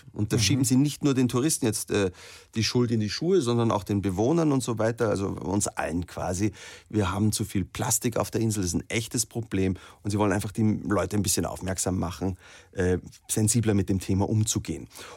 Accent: Salzburg, Austria; Wir kommen aus Salzburg, wo er geboren ist.

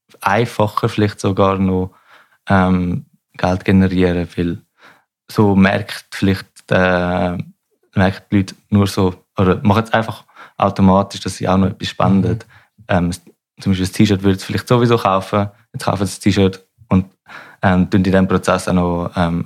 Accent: Langnau, Bern, Switzerland; Wir kommen beide aus Langnau

